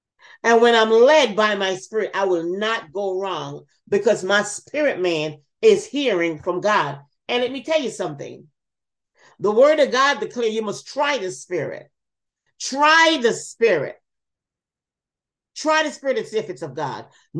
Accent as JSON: {"language": "English", "country": "Jamaica", "tie": "born or raised there", "said": "I remember when we were growing up in Jamaica, we had light."}